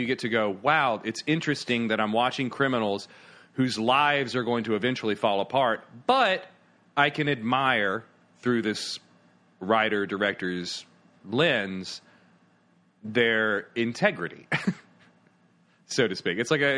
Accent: Tennessee, United States; Like I said, I grew up in Tennessee.

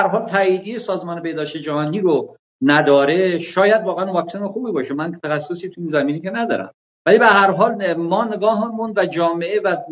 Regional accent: Andimeshk, Khuzestan, Iran; now in Tehran, Iran; 24 تهران هستم، 26 سال تهرانم، 24-5 سال مثلا تهران هستم، در اندیمشکی که خودم اونجا متولد شدم و بزرگ شدم

